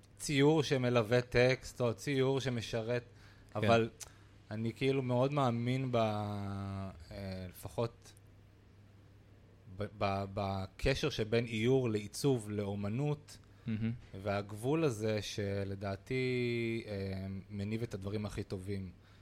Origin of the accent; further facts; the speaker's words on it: Holon, Tel Aviv District, Israel; אז כן, בחולון, ורק אחרי הצבא